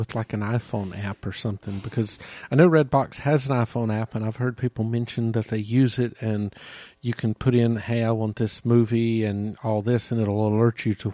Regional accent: the South, United States; Yeah, I will say, even for me, growing up in the South, that would be a little bit of a bad thing there.

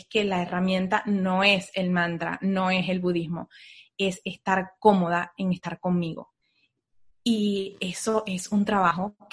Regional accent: Venezuela; moved away as an adult; now in United States; Y de ahí nos vinimos de Venezuela, nos vinimos a Estados Unidos

